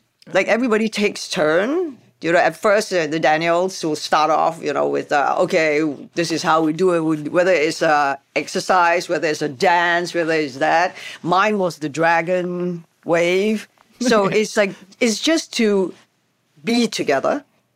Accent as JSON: {"language": "English", "country": "Hong Kong", "said": "we come from Hong Kong"}